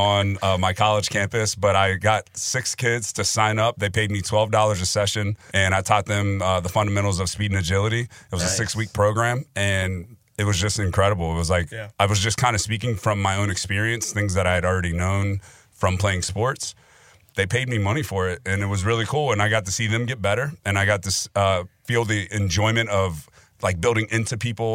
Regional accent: Cincinnati, Ohio, United States; getting invited to do a couple workouts for the Cincinnati Bengals, which is really cool because that's my hometown team.

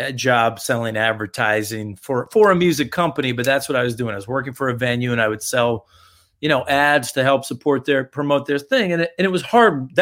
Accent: Connecticut, United States; You know, growing up in Fairfield County, everybody loves to tell you, what are you really going to do?

